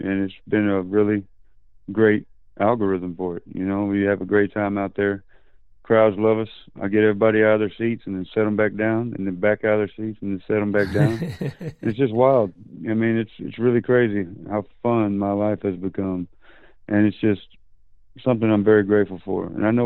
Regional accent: Grand Prairie, Texas, United States; also born or lived in Lubbock; From the time I was born to the time I was 20, I lived in Grand Prairie, Texas. And then I moved from Grand Prairie to Lubbock.

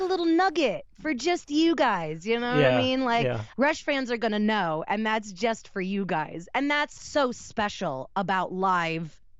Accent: Tampa, Florida, United States; Born and raised in Tampa, Florida. I did move to Orlando right after I graduated college, and I got into the theme park scene.

